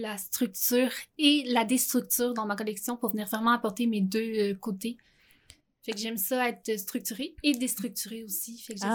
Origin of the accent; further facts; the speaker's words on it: Quebec, Canada; Dans le fond, je veux retourner dans la région d'où je viens.